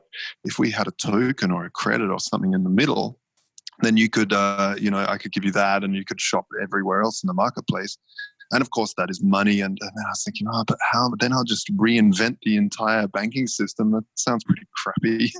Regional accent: Adelaide, South Australia, Australia; also born or lived in Sydney; now in Berlin, Germany; From Adelaide and spent a long time in Sydney as well.

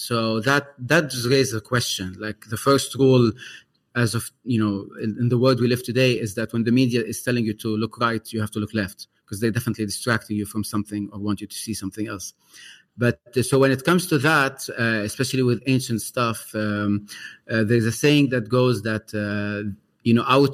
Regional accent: Lebanon; I am from the land. I'm from Lebanon. I'm Arabic. I'm also Christian Catholic by birth.

